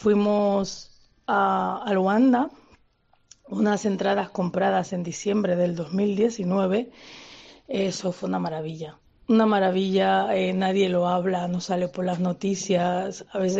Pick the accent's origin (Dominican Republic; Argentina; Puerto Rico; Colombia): Dominican Republic; moved away as an adult; now in Spain; Yo soy dominicana. Imagínense ustedes que me gusta el béisbol, que llevo 28 años en España